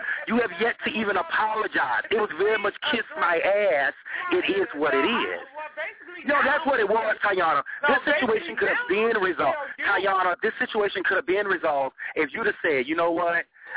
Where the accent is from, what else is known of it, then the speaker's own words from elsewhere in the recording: the South, United States; I'm from the South.